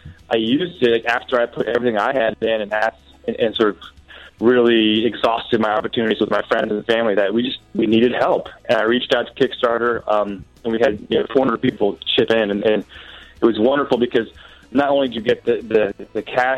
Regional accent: Washington, D.C. area, United States; Yeah, I grew up outside of Washington, D.C., which was, the birthplace of hardcore.

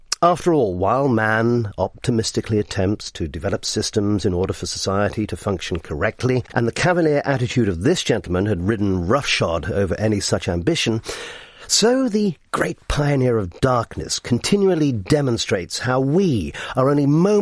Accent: England, United Kingdom; I am also British, and thus find people pushing in queues to be incredibly annoying.

